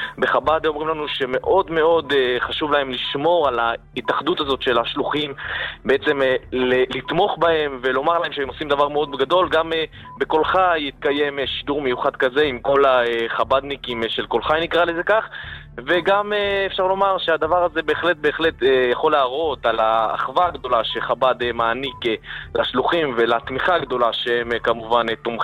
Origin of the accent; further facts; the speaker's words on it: Jerusalem, Jerusalem District, Israel; אני מירושלים.